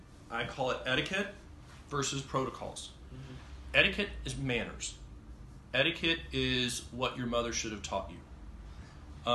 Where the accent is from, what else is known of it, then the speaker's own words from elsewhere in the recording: the South, United States; And I grew up in the South. I went through cotillion.